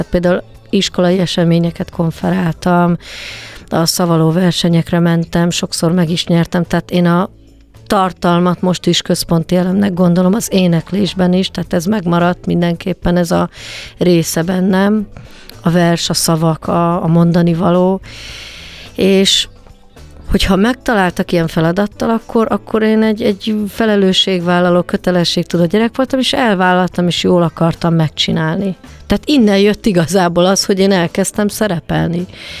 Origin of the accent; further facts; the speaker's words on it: Budapest, Hungary; also born or lived in Zalaegerszeg; 4 éves koromban felköltöztünk Budapestre.